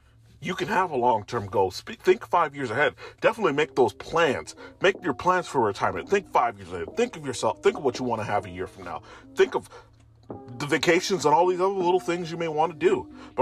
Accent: Chicago, Illinois, United States; I grew up in a place where so many people didn't get to live to see the age of 18. I'm from Chicago, right?

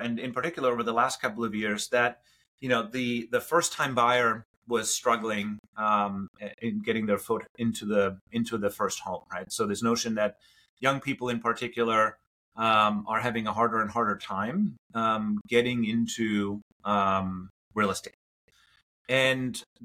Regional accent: Germany; moved away as an adult; now in United States; I was born in Germany and grew up there, came to the US for college, went to school on the East Coast in Philadelphia, Penn.

